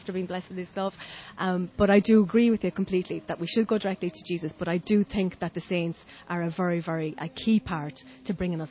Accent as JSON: {"language": "English", "town": "Roscrea", "region": "Tipperary", "country": "Ireland", "said": "I'm actually from Roscrea in County Tip."}